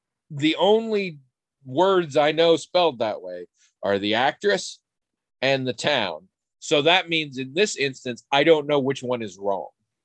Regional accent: Oregon, United States; I grew up in the Willamette Valley

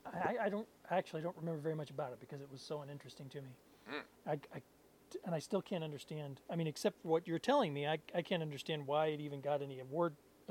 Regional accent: Iowa, United States; because I grew up in South Central Iowa, so Missouri is actually pretty close.

